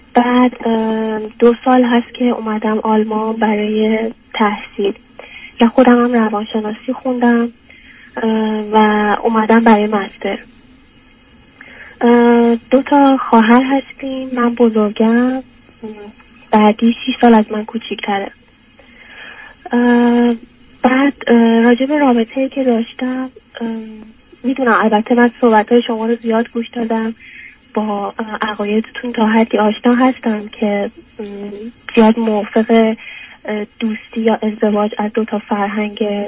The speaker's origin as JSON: {"language": "Persian", "country": "Iran", "lives_now": "Germany", "said": "از چهره و اینای من که من ایرانیم"}